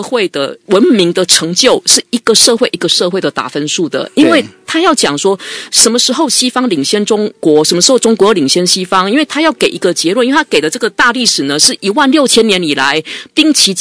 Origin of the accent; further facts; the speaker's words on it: Taiwan; 那我说对我们台湾人来说的话，台湾一向觉得自己很边陲